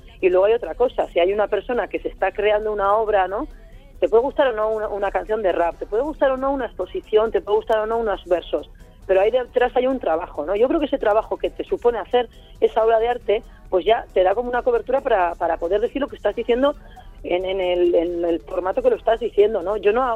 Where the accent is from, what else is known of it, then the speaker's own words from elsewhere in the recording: Basque Country, Spain; mi barrio es muy flamenco, hay muchos gitanos, ahora también hay muchos africanos, y a mí eso me encanta porque aunque soy vasca y me siento súper vasca y súper diruña, pues me encanta la gente diferente y mezclarme, y estoy muy orgullosa de los gitanos de mi barrio, con los que me crié.